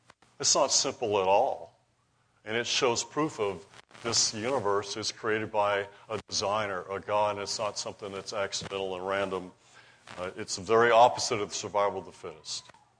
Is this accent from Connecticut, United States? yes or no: no; Roswell, New Mexico, United States; I'm from Roswell, New Mexico.